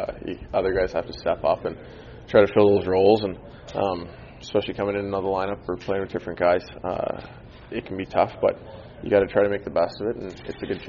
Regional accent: Canada; Oh, it's something that, as a Canadian kid, you're well aware of.

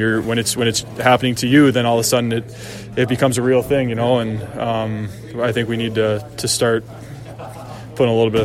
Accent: United States; As an American, I have 3 kids now

